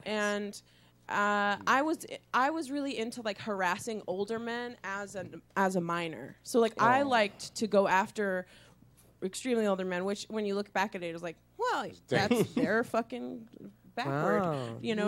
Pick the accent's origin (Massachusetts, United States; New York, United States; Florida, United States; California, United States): California, United States; Sacramento; I grew up in Sacramento, California.